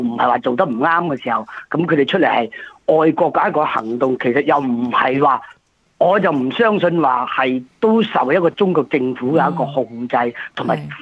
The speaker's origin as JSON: {"language": "Cantonese", "country": "Australia", "said": "即係等於我哋澳洲人係嘛？"}